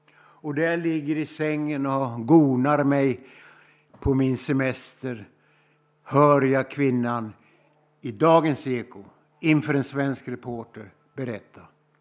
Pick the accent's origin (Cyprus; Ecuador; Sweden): Sweden; born there; Varför föddes jag i Sverige? Filosofisk fråga också. Jag kunde varit född i en fattig by i Bangladesh. Eller jag kunde ha suttit i ett flyktingläger i Syrien. Men jag föddes här